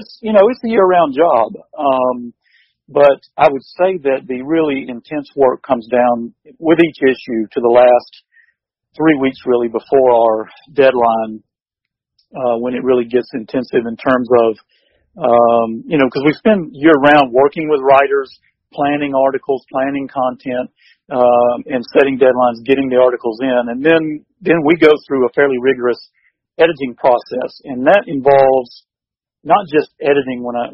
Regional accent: Georgia, United States; I was born and raised here in Georgia, in southeast Georgia, down near the coast, and fortunate in my job with QDMA to still be here in my home state.

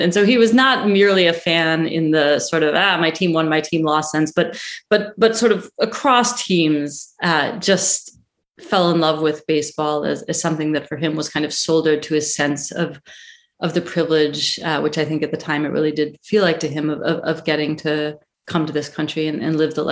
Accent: Cleveland, Ohio, United States; born or raised there

